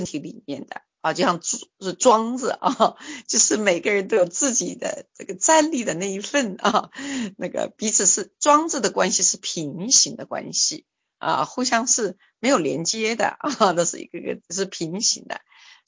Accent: China; now in Canada; 我从中国来到加拿大，我从原来的武汉街道口教会来到现在加恩教会

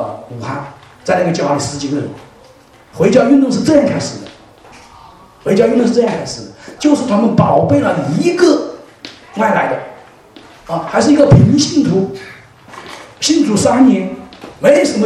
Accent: Hong Kong; 我们香港人比较了解一点

